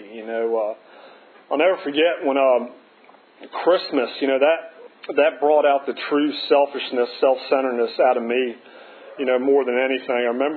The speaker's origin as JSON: {"language": "English", "town": "Charlottesville", "region": "Virginia", "country": "United States", "tie": "born there", "said": "I was born in Charlottesville in 74, you know, typical, you know, middle class subdivision, nothing crazy."}